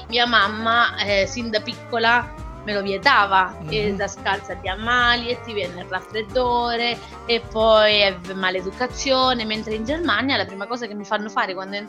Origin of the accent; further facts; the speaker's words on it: Marche, Italy; E sono diplomata, laureata al conservatorio a Fermo, perché sono marchigiana.